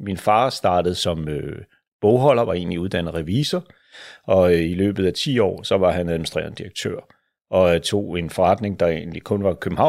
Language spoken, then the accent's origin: Danish; Lyngby, Capital Region of Denmark, Denmark; Og jeg er vokset op ude i Lyngby, ved Lyngbysø og Bagsværsø, forholdsvis beskyttet miljø.